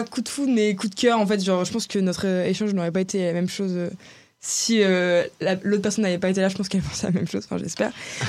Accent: France; Après, c'était parce que juste on est français

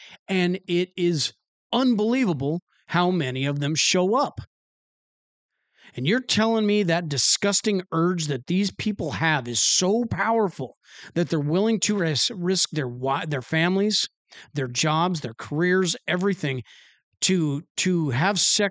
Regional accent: Washington, United States; I'm from Washington State.

